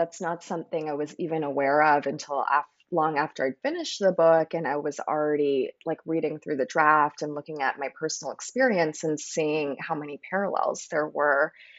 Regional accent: San Jose, California, United States; So I am a first generation Chinese American. I grew up in San Jose, California. My family is originally from Anhui Province in China.

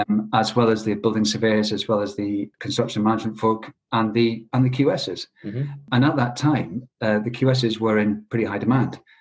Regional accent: Scotland, United Kingdom; Yes, I'm originally from Scotland, but I suppose I've got that kind of strange mix of my dad is from Yorkshire, like yourself, Paul.

